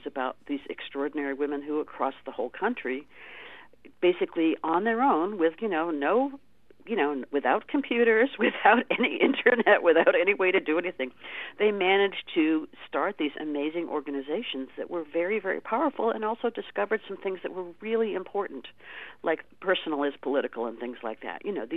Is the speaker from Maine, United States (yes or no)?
yes; Maine, United States; also born or lived in Boston; But anyway, I grew up in Maine. I joined the women's movement in Boston.